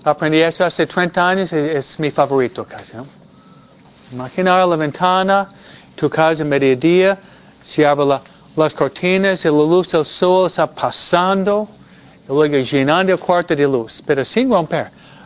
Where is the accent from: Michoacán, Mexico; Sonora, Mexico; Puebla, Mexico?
Michoacán, Mexico; born there; yo nací en Michoacán